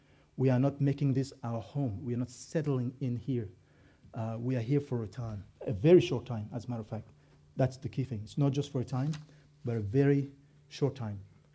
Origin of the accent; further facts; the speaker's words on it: Canada; So yes, we are Canadian, but really the true citizenship is the citizenship of heaven.